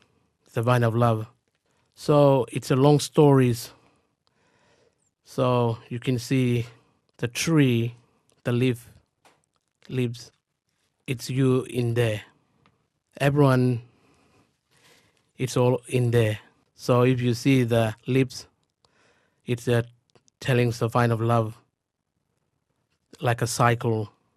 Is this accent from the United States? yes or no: no; Northern Territory, Australia; I'm from Northeast Arnhem, Toppen.